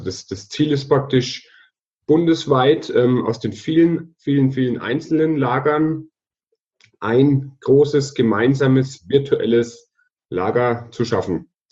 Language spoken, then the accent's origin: German; Würzburg, Bavaria, Germany; born there; now in Munich, Germany; Bin eigentlich geboren in Würzburg, lebe seit vielen Jahren in München, bin Familienvater